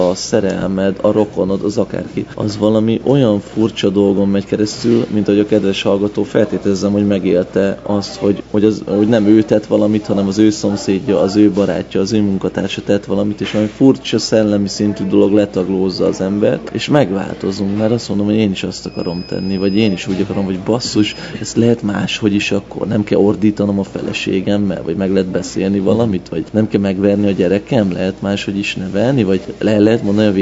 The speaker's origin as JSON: {"language": "Hungarian", "country": "Hungary", "said": "hogy én egy magyarnak születtem erre a földbolygóra"}